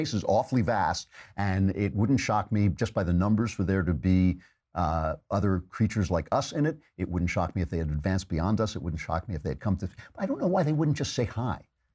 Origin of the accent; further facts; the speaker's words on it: United States; I'll wear any damn thing I please because I'm an American.